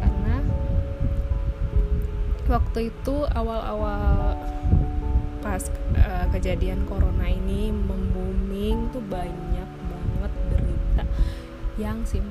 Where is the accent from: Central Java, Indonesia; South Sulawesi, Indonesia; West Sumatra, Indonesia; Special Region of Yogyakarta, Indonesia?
West Sumatra, Indonesia; Padang; orang yang dari saya dari Padang